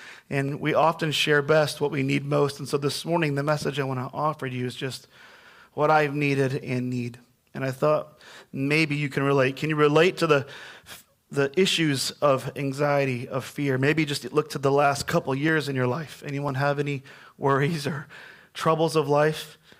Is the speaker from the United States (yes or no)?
yes; Grand Rapids, Michigan, United States; also born or lived in Detroit; and I'm from the Midwest. I was born in Detroit, but raised on the west side of the state of Michigan in a city called Grand Rapids.